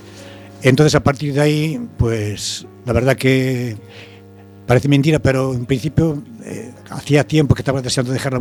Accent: Foz, Galicia, Spain; en el pueblo donde soy de Foz, uh-huh. en la provincia de Lugo, en la María Lucense.

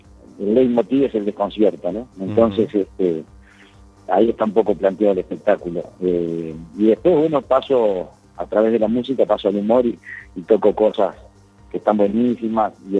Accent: Montevideo, Uruguay; Yo soy del barrio sur de Montevideo.

